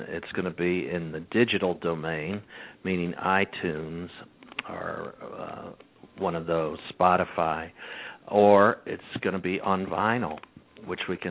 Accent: the South, United States; accent: Southern; now in New York, United States; I moved to New York. And by the time I arrived in New York, I had lost my Southern accent.

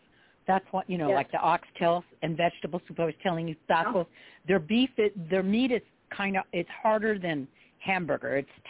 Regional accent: United States; for me, it is brutal for me as an American.

